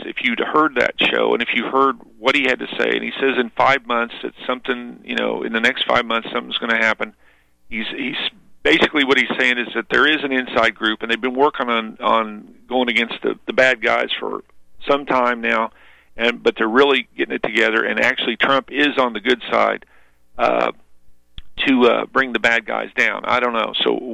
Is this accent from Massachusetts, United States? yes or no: no; Missouri, United States; I'm originally from Missouri